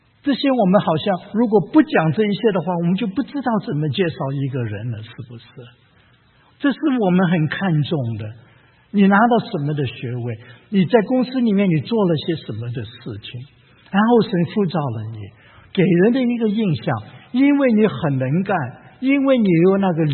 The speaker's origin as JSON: {"language": "Chinese", "region": "Chongqing", "country": "China", "tie": "born there", "also_born_or_lived": "Hong Kong", "said": "我说我在香港念中学。哦，那你是香港人？那不不不，我不是香港人，我是在国内，在重庆出生的。"}